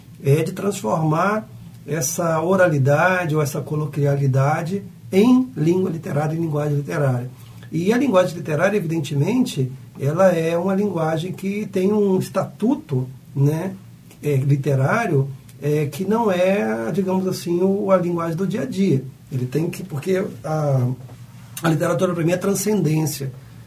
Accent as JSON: {"language": "Portuguese", "town": "Cataguases", "region": "Minas Gerais", "country": "Brazil", "tie": "born or raised there", "said": "Cataguases, a minha cidade natal"}